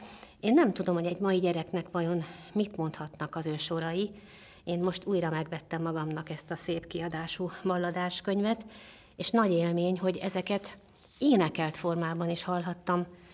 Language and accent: Hungarian; Budapest, Hungary; én itt nőttem föl egészen a körzelben, a Király Pál utcában.